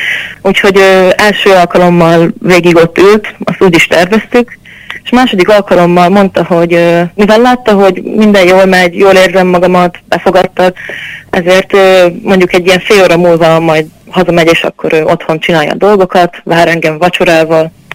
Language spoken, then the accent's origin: Hungarian; Hungary; Mert hogy hát én magyar vagyok, ő meg lengyel.